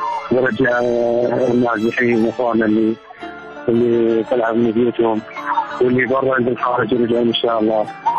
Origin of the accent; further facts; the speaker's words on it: Baghdad, Baghdad Governorate, Iraq; من بغداد، عمري 26 سنة، خريج لحد الآن ثاني ماكو، اشتغل يعني أعمال حرة.